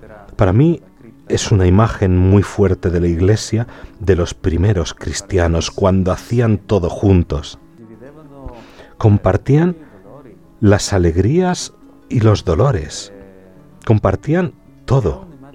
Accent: Kharkiv, Kharkiv Oblast, Ukraine; de mi ciudad natal, Járkov.

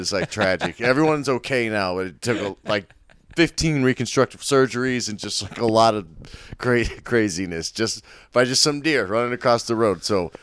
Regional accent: Midwest, United States; I mean, a lot, you know, growing up in the Midwest, I don't know, what was the deer population in New England?

